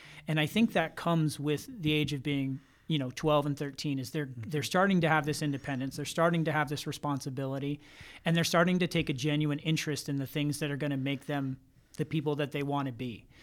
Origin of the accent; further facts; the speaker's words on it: New York, United States; I am from New York. I grew up in New York.